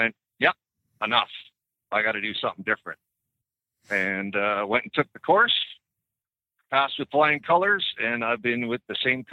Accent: Canada; being Canadian

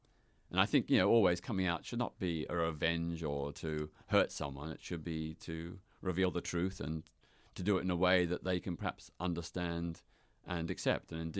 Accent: Melbourne, Victoria, Australia; And at that stage in my hometown, Melbourne, Australia, there were no LGBT organizations.

